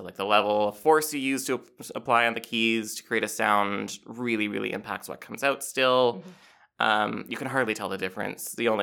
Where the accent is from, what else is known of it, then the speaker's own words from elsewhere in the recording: Halifax, Nova Scotia, Canada; I was growing up in Halifax